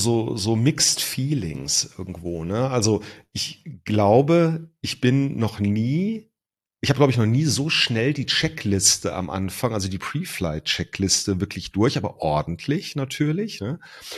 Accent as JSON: {"language": "German", "region": "North Rhine-Westphalia", "country": "Germany", "said": "wie man das bei uns im Ruhrpott sagt"}